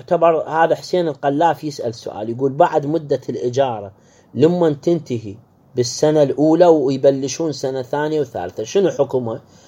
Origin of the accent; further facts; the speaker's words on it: Iraq; اللي عندنا بالعراق